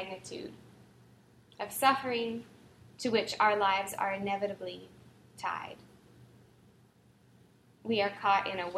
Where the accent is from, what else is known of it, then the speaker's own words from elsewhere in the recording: Canada; because every single day, I would have to say, I'm from Canada.